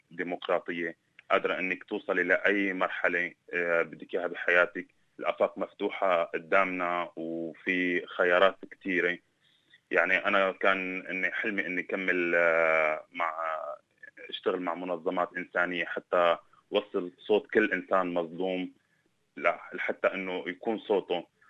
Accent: Syria; moved away as an adult; أنا أجيت لوحدي من سوريا بعد ما عشت فترة من الاعتقال والتعذيب

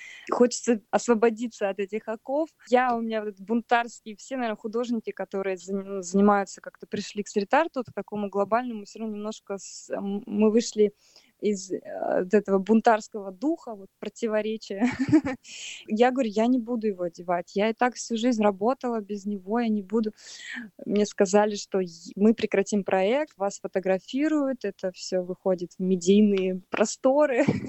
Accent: Nizhnevartovsk, Khanty-Mansi Autonomous Okrug, Russia; Я из Нижневартовска. Это маленький сибирский городок, может быть, кто знает из слушателей. У нас там качают нефть. Моя семья — это обычная абсолютно семья. Мама — учительница, папа был плотником.

